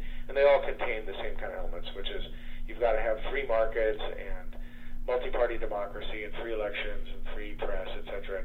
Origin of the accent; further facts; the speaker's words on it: United States; They're, especially as an American, they were very interested to talk to me about what's going on here.